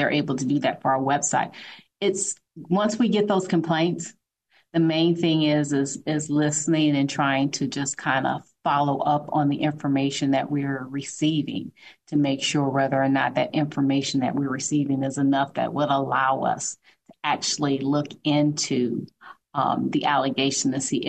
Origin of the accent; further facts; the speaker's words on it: Detroit, Michigan, United States; Yes, I am originally from Michigan, the Detroit area.